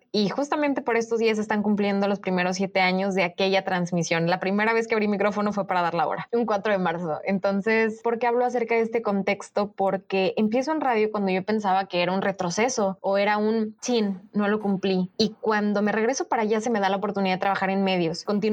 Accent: Mexico City, Mexico; cuando viví en Ciudad de México, de donde soy originaria.

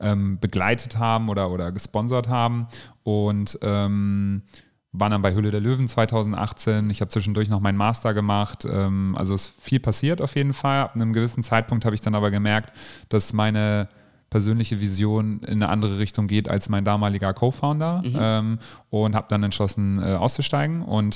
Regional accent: Bavaria, Germany; born there; also born or lived in Northern Germany / Arizona, United States / Cologne-Bonn; Also ich bin gebürtiger Bayer, auch wenn man es mir nicht anhört. Und sind dann nach Norddeutschland gezogen, bin da zur Schule gegangen.

